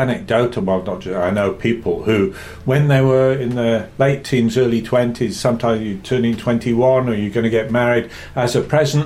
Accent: England, United Kingdom; because I grew up in England, and you had rationing during the war

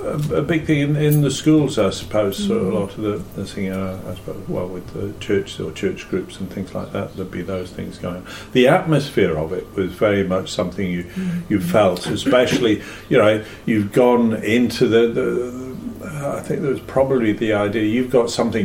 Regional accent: England, United Kingdom; Well, I grew up in England, so we had Christmas in the middle of winter

